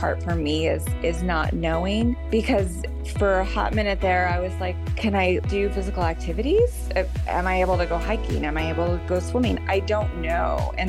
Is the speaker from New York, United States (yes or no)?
no; San Antonio, Texas, United States; also born or lived in Boston; now in Denver, United States; Originally, I'm from San Antonio, Texas, and I grew up there, and I lived in Boston for a couple of years before finally moving to my forever home here in Denver.